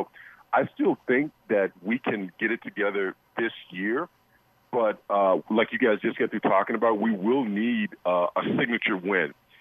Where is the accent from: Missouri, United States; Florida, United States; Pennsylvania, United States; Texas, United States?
Missouri, United States; Kansas City; I grew up in Kansas mm-hmm. City.